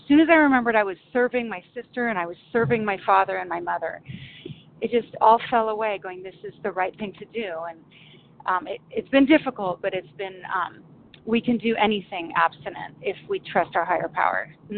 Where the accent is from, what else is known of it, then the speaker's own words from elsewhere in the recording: Washington, United States; I'm from Washington State, recovered compulsive overeater.